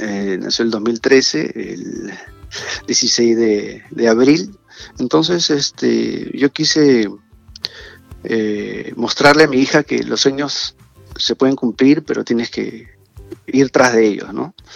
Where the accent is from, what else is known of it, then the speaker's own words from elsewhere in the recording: Callao, Peru; Sí, soy del Callao.